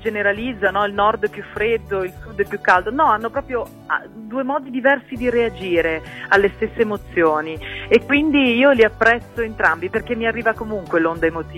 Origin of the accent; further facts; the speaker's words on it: Iran; now in Genoa, Italy; Sono cresciuta in Iran e poi insomma abbiamo sempre seguito papà nelle trasferte